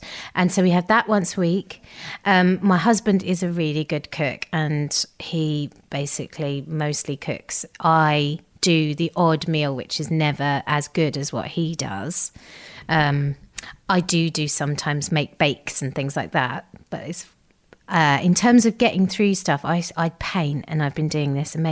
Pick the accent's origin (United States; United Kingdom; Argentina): United Kingdom; Gravesend, South East England; So we grew up in Kent in Gravesend, now made famous because Laura from Bake Off is also from Gravesend